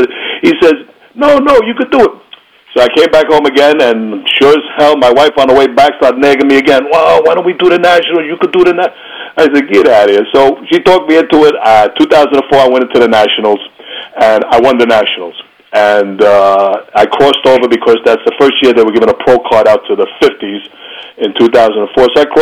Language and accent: English; New York City, New York, United States; I grew up in the Bronx in Morris Park. My nationality is my mother is Napoli Don Italian, and my father is Colombian from Bogota, Colombia.